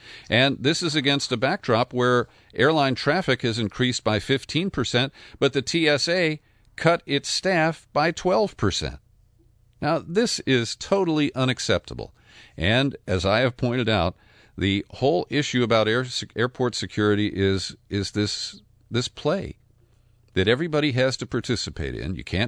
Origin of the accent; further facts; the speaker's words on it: Cincinnati, Ohio, United States; at a retirement home in my hometown of Cincinnati